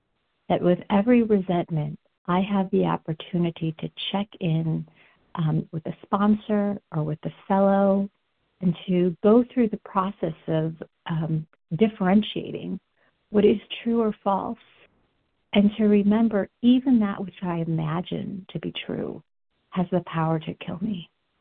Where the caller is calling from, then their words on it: Tucson, Arizona, United States; I'm a recovered compulsive overeater and bulimic. I live in Denver, Colorado, and I'm calling from Tucson this morning.